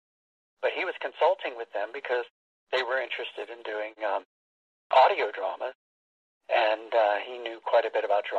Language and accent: English; Maryland, United States; I'm actually an East Coast boy. I grew up in Maryland.